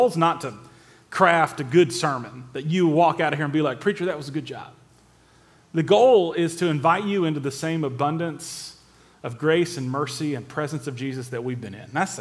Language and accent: English; Wilmore, Kentucky, United States; I come from Wilmore, Kentucky. I live down the road, not too far, about an hour and a half, in just outside of Lexington in Wilmore, Kentucky.